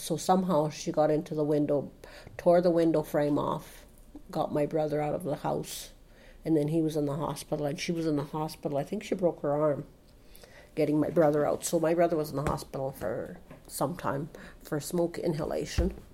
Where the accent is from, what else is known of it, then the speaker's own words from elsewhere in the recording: Collin Lake, Alberta, Canada; born there; I was born in Collin Lake, Alberta